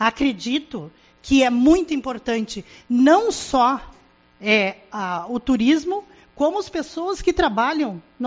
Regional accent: Bagé, Rio Grande do Sul, Brazil; E eu sou de Bagé, a Ceguai eu entro, Quaraí eu entro e saio de fronteira, tá?

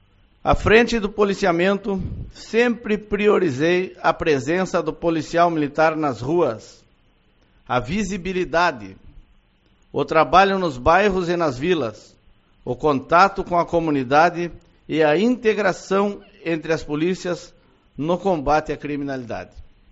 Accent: Uruguaiana, Rio Grande do Sul, Brazil; Quero dizer que sou natural de Uruguaiana e aqui vivi minha infância, onde, aos 12 anos, iniciei minha primeira ocupação como lavador de carros nessa cidade.

